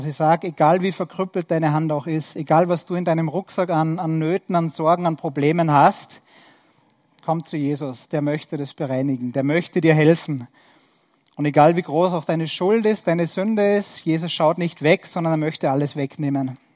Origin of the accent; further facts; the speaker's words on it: Austria; Und das wissen wir bei uns in Österreich, wir heißen zwar christliches Land